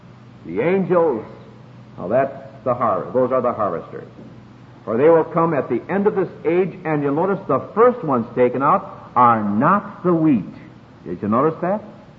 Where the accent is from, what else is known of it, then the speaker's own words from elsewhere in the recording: Princeburg, Minnesota, United States; born there; I was born in Princeburg, Minnesota.